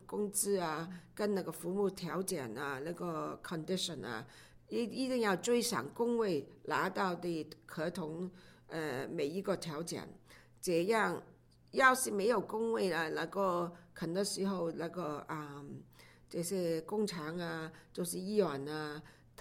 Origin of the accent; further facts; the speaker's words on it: Hong Kong; now in Canada; 当然我从香港来的时候对工会认识不多的